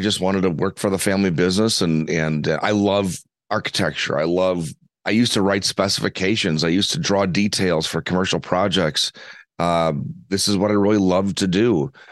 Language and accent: English; Wisconsin, United States; Well, I grew up in Wisconsin. I've been here my whole life, 52 years here in Wisconsin now.